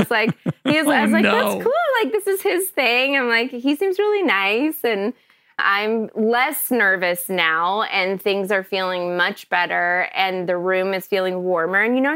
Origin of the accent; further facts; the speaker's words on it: Kentucky, United States; also born or lived in Chicago / Los Angeles; So I grew up in Kentucky. My dad was a pastor. My mom worked in a dentist office. I decided to go out for some model search, acting search, something, and ended up getting me to Chicago where I was modeling.